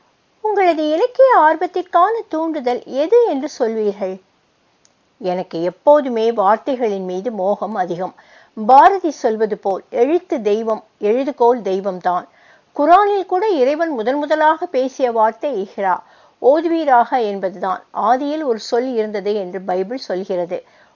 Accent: Chennai, Tamil Nadu, India; first language Urdu; Tamil is a second language; நான் பிறந்து வளர்ந்தது சென்னை மீர்சாஹி பேட்டையில். பள்ளி கல்லூரி படிப்பு எல்லாம் அங்குதான். வீட்டில் அனைவரும் உருது பேசுவார்கள். வீட்டுச் சூழலால் உருது மொழியும், எனது மார்க்கச் சூழலால் அரபியும், சமூக சூழலால் நானாக தேடி பெற்றுக் கொண்டதாக ஹிந்தியும் அமைந்தது.

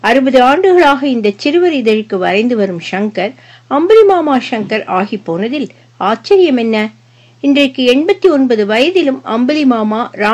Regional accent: Kalathozhuvur, Tamil Nadu, India; எனக்கு சொந்த ஊர் ஈரோடு, தாராபுரம் அருகே உள்ள காலத்தொழுவூர் கிராமம். ஜூலை 19, 1924 நான் பிறந்தேன். …

